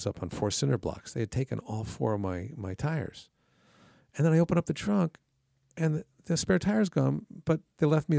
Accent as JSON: {"language": "English", "region": "Connecticut", "country": "United States", "tie": "born or raised there", "said": "I grew up in Connecticut and kind of a, you know, bucolic neighborhood and area, bedroom community"}